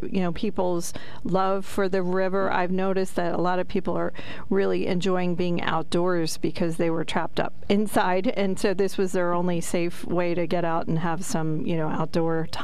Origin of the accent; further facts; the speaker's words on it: Baltimore, Maryland, United States; I always said crayfish because I'm from Baltimore.